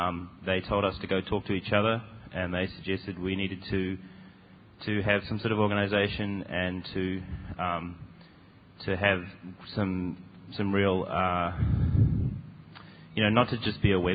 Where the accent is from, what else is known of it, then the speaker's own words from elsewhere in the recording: New Zealand; also born or lived in New York; I'm from Aotearoa, New Zealand, as well as New York.